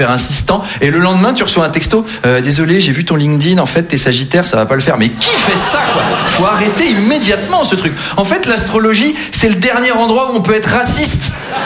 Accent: Versailles, Île-de-France, France; Moi, j'ai grandi à Versailles, hein. Très, très catholique comme environnement.

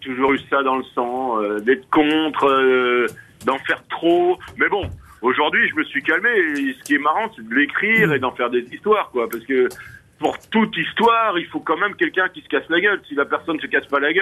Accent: Brussels, Belgium; Ben oui, je suis bruxellois.

